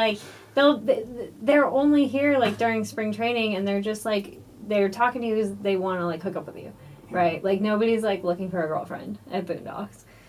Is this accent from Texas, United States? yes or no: no; Oregon, United States; I met the owner of a bar from, like, my hometown in Oregon.